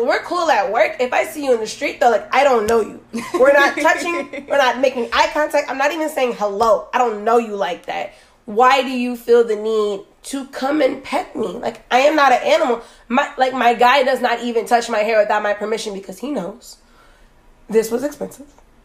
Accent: Florida, United States; And it's so weird coming from like Florida, especially down south, like south Florida

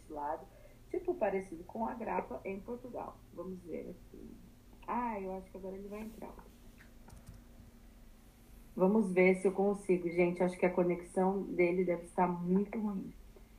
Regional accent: Sorocaba, São Paulo, Brazil; Porque eu sou de São Paulo, eu sou do interior de São Paulo. Para quem não sabe, eu sou de Sorocaba. Eu sou caipira e eu falo rápido, muito rápido, né?

